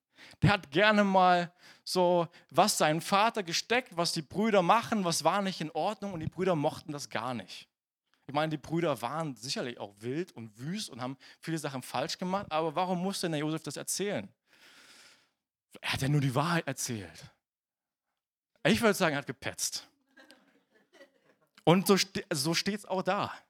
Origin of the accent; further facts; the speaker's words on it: Wörlitz, Saxony-Anhalt, Germany; im Wörlitzer Park, das ist da, wo ich aufgewachsen bin in Wörlitz